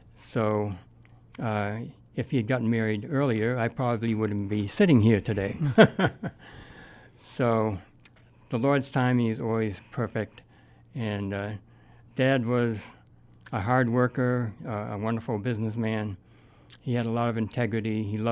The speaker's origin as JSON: {"language": "English", "town": "Wellesley Hills", "region": "Massachusetts", "country": "United States", "tie": "born or raised there", "also_born_or_lived": "Boston", "said": "I grew up in Wellesley Hills, Massachusetts. I was born in Boston, 1945, right after World War II."}